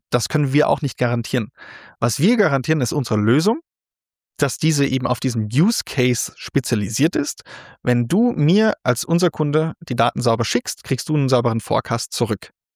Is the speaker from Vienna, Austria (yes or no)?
yes; Vienna, Austria; Wir kommen ja aus Wien.